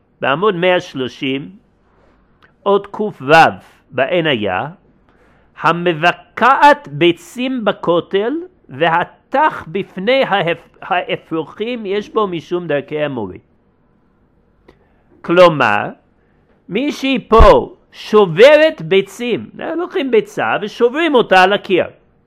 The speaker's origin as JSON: {"language": "Hebrew", "country": "United States", "tie": "born or raised there", "said": "כשהייתי ילד, גדלתי באמריקה"}